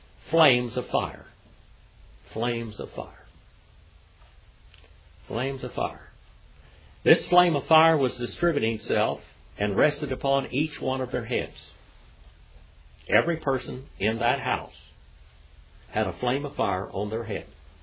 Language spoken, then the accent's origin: English; California, United States; Where are you from? I said, I'm from California. Wow, you got an accent.